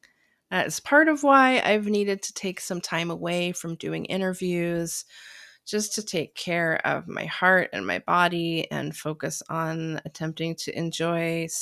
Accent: Cincinnati, Ohio, United States; There had just been a storm in my hometown of Cincinnati, Ohio. A big storm. For context, growing up in this part of the Midwest meant that tornadoes were a thing to be regularly scared of and paranoid about

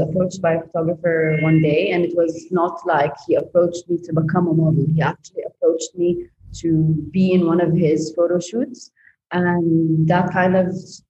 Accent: Cairo, Cairo Governorate, Egypt; it was just the fact that I came from Cairo and the idea or perception of beauty was so different than how Europeans perceive it.

